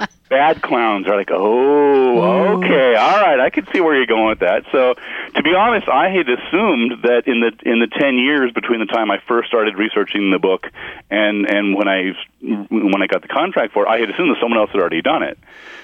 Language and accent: English; Corrales, New Mexico, United States; I grew up in Corrales, outside of Albuquerque